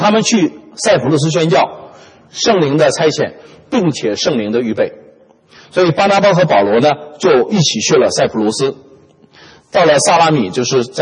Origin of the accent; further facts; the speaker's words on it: China; 我是中国人